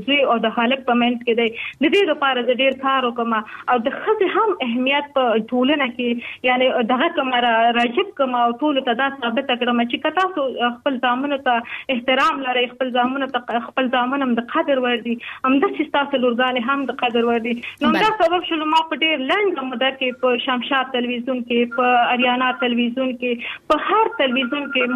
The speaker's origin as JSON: {"language": "Pashto", "country": "Afghanistan", "also_born_or_lived": "Pakistan", "said": "ستونزې په پاکستان کې د افغان مهاجر په حیث باندې واقعتا وي، موږ هم ډېر ستونزو سره مخامخ شوي یو، موږ هم په مهاجرت کې لوی شوي یو، په جهاد کې لوی شوي یو"}